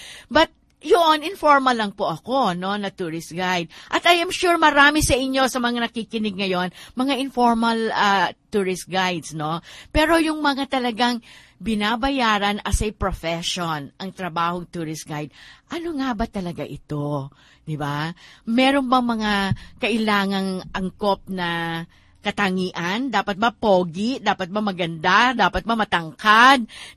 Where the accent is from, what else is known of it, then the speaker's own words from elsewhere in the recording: Baguio, Cordillera Administrative Region, Philippines; dahil ako po ay taga Baguio